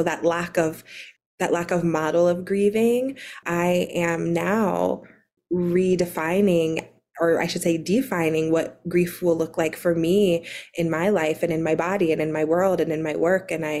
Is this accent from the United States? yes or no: yes; Ohio, United States; I'm back in Ohio in my hometown.